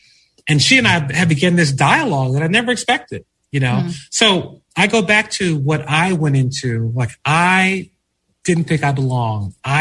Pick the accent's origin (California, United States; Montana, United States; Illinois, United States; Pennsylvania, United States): Pennsylvania, United States; Philadelphia; You know, growing up in North Philadelphia, which is a very rough part of the city at that time, a beautiful, wonderful part of the city